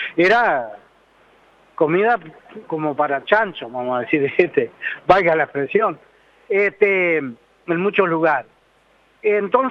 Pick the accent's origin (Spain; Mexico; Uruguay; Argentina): Uruguay; Cardal, Florida; en el pueblo de Cardal, yo soy de Cardal, departamento de Florida.